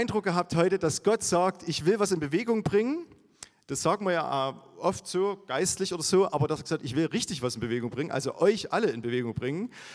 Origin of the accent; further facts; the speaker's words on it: Königswalde, Saxony, Germany; Und wir kommen aus Königswalde, hier gleich im schönen Erzgebirg.